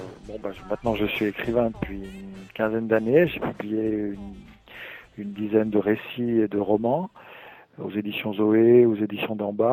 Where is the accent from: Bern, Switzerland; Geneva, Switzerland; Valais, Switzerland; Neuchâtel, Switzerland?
Valais, Switzerland; Vernayaz; moi je viens du Bas-Valais, d'un petit village qui s'appelle Verneilla au coude du Rhône.